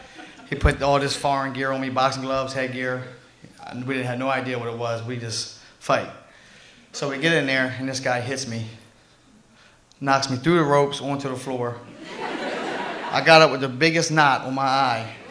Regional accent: Baltimore, Maryland, United States; I started back in 94 when I was 14 years old. I grew up in Baltimore City.

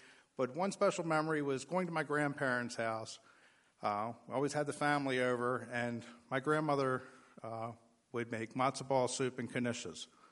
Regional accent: Dundalk, Maryland, United States; I grew up in Dundalk, as Ms. Wexler said, in the shadows of the Sparrows Point Steel Mill, in neighborhoods that are named after Catholic saints

